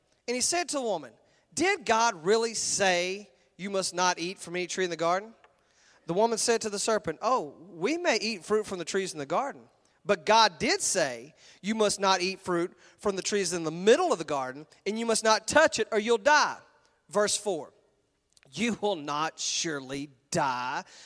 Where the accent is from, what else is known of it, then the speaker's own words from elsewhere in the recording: Texas, United States; and you know, we're all from Texas, so we say it like this